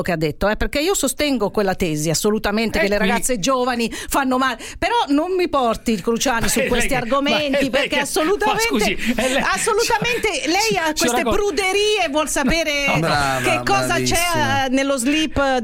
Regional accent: Naples, Campania, Italy; Io sono una napoletana … Con cognome.

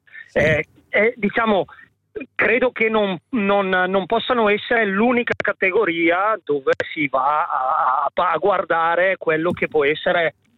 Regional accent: Lumezzane, Lombardy, Italy; Io sono di Lumezzane, quindi un paese ancora più lontano da Soiano rispetto al Lago di Garda.

